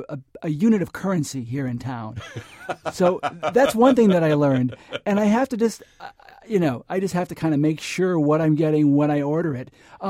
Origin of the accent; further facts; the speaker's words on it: Detroit, Michigan, United States; also born or lived in Los Angeles; now in Cincinnati, United States; I grew up in Detroit. And so I know the weather. And I would go home to Los Angeles, where I lived for 20 plus years